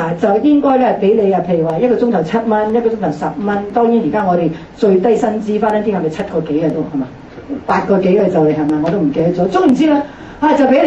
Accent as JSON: {"language": "Cantonese", "country": "United States", "said": "就我哋美國人咧，每個人都有個社會安全號碼"}